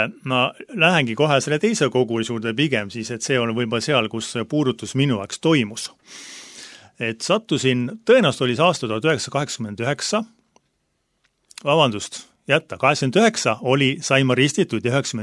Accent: Ridala, Lääne County, Estonia; lasi meid ristida kohalikus Luteri kirikus, Ridalast olen pärit Läänemaalt.

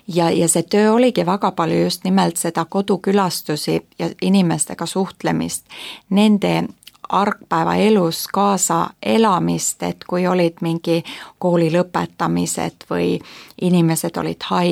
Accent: Kauhava, South Ostrobothnia, Finland; Estonian is a second language; kui sa elad kuskil Lääne-Soomes Kauhavas, kust meie tuleme ja oleme pärit

